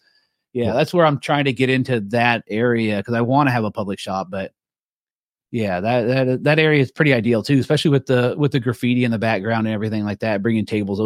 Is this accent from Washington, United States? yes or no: yes; Federal Way, Washington, United States; born there; So it was my 40th birthday. I was born in Federal Way.